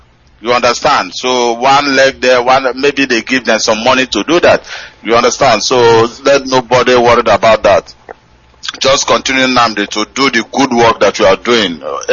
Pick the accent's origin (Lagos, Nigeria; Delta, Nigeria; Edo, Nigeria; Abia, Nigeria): Delta, Nigeria; Umunede; I'm from Umunede.